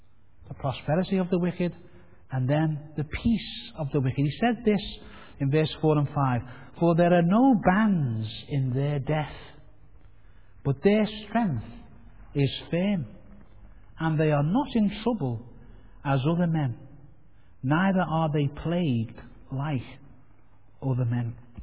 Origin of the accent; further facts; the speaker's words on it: Heighton, North West England, United Kingdom; I come from Heighton, by the way, so it's not that posh there, but it's got one or two nice places.